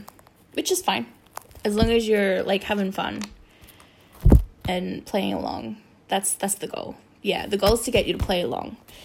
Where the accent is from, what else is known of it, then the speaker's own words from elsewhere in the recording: Sydney, New South Wales, Australia; I am from Sydney, Australia. I live in Sydney.